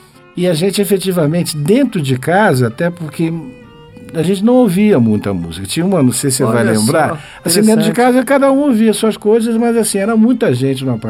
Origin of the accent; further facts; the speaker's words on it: Rio de Janeiro, Brazil; Quer dizer, eu nasci, eu morava em Santa Teresa, em Laranjeiras, Cosme Velho, Glória, Catete, estudei no Zacarias, no Bento, aquela área toda.